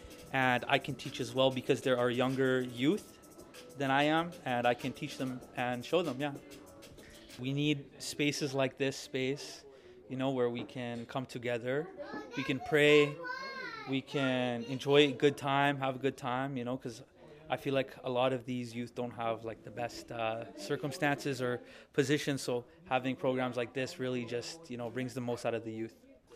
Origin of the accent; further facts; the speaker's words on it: Saskatchewan, Canada; I'm from Treaty 4 territory, more specifically Paiute Nation.